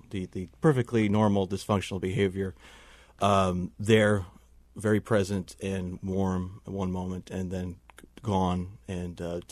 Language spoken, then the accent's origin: English; New York, United States; I grew up in Westchester.